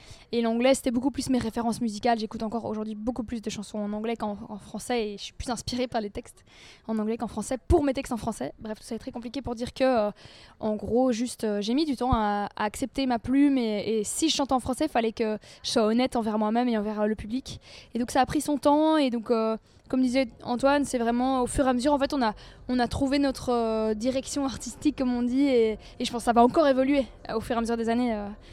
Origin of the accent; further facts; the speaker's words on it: Belgium; parce que nous, on est belges.